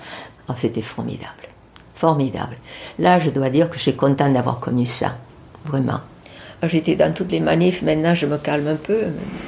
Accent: France; en tant que Française

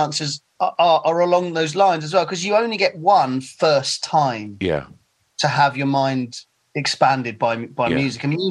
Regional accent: Bristol, South West England, United Kingdom; Yeah, Bristol's Bristol. It's a very special place. I wouldn't necessarily choose for my son to grow up there

